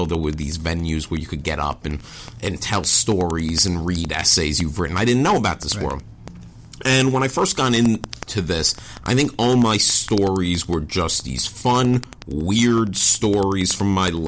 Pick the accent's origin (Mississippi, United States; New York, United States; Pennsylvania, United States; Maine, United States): New York, United States; New York City; now in California, United States; I'm from New York, so I'm supposed